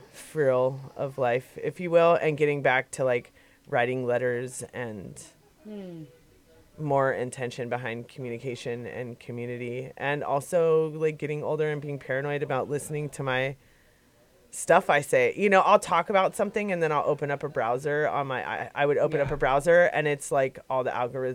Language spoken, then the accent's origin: English; Los Angeles, California, United States; I grew up in Los Angeles. We show up to riot, not rally.